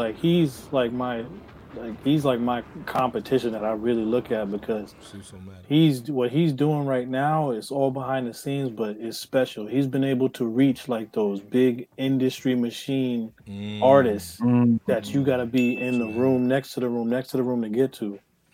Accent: Harlem, New York, United States; also born or lived in Central Florida / Pennsylvania; I'm originally from Harlem. I lived there for like 12 years, then I moved down south. I lived in Central Florida for a little bit, Kissimmee, Orlando area.

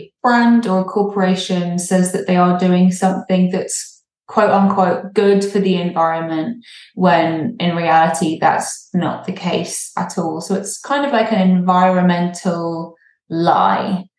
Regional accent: England, United Kingdom; accent: English; I don't speak Swedish, but that's how it's pronounced phonetically with my English accent.

